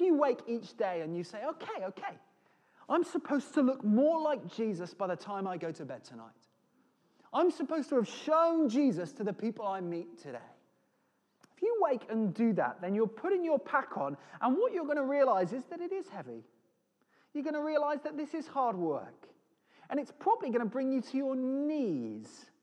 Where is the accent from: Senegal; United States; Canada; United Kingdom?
United Kingdom; We're British, most of us, and we feel like we'd be being nosy or prying to get too involved with somebody else's circumstance.